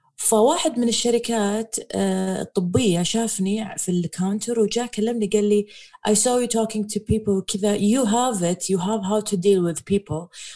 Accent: Khobar, Eastern Province, Saudi Arabia; أنا كنت أدرس طب أسنان بالرياض أول سنة، بس لأني أنا من أهل الشرقية ورحت الرياض ما كنت متأقلم، ما قدرت أعيش بالرياض 2008 إيه، فما كان سهل علي أني أتأقلم. فبعدين نهاية السنة الأولى قررت أني أرجع الخبر عند أهلي

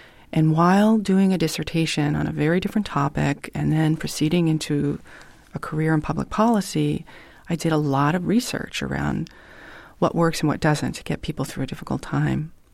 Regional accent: New York, United States; But I'm a New Yorker, and swearing, for example, is like a nervous tic for me.

